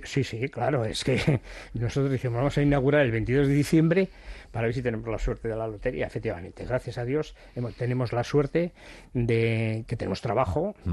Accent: Bilbao, Basque Country, Spain; Iba andando, desde Achuri, que nosotros somos de Achuri

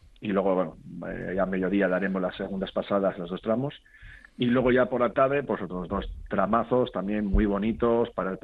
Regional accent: Laredo, Cantabria, Spain; al final Laredo es mi pueblo, es donde yo vivo

